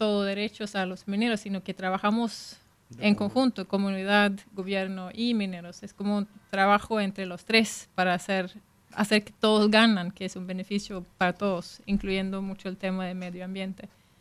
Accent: Sweden; yo vengo de Suecia, ¿no?

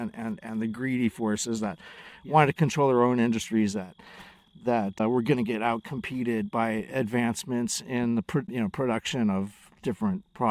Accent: Chicago, Illinois, United States; born there; also born or lived in Miami; So I was born in Chicago to really loving, great parents. And then, you know, they've been there for a while. They got cold, moved to Miami.

